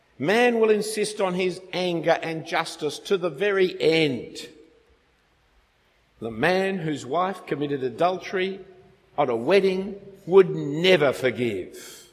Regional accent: Australia; we're all suffering the pleasures and joys of being an Australian and the embarrassments and shames of being an Australian.

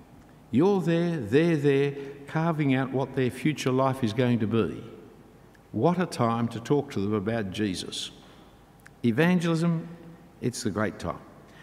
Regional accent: Australia; It's our university as Australian citizens.

